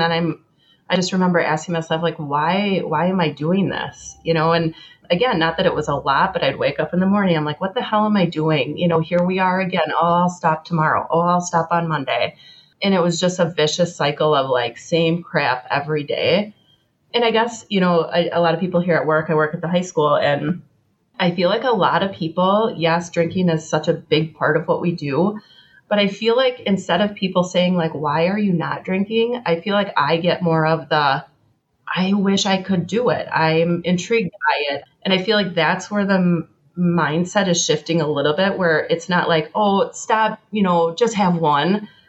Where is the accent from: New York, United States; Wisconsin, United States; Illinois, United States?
Wisconsin, United States; We are the drinkers.